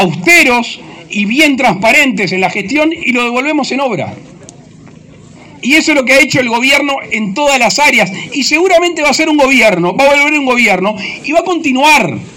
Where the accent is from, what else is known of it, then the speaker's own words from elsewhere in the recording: Uruguay; todos y cada uno somos orientales, somos uruguayos